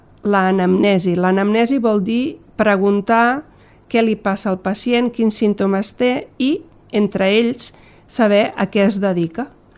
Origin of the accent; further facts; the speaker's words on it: Alcover, Catalonia, Spain; Per la gent d'Alcover mai seré la doctora